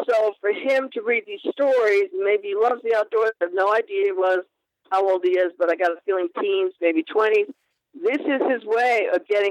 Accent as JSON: {"language": "English", "region": "Wales", "country": "United Kingdom", "said": "I'm Welsh, and I'm a singer, and I'm all that crap."}